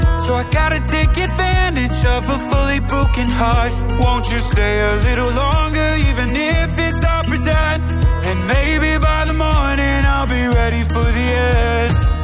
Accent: The Hague, South Holland, Netherlands; now in Leeuwarden, Netherlands; Ik kom oorspronkelijk uit Den Haag.

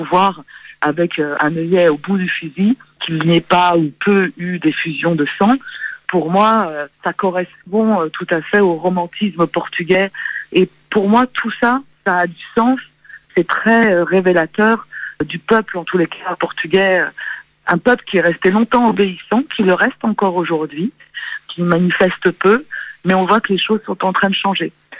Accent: France; c'était le pays de mes racines, même si je suis d'une mère française et que j'ai grandi en France.

